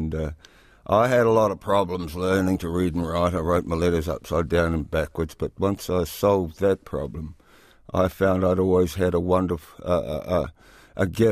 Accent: Khandallah, Wellington, New Zealand; I grew up in Kandala, and my mother was from north of Gisborne.

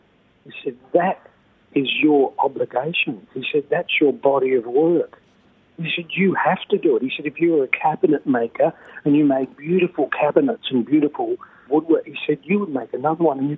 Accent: Richmond, Victoria, Australia; Well, I grew up in Richmond, which is an industrial suburb.

